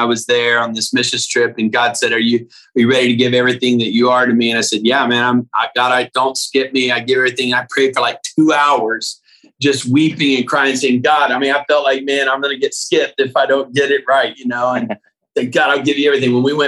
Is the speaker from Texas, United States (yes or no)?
yes; Austin, Texas, United States; And basically, I grew up in Austin, though. My dad pastored in Austin for 12 years at a church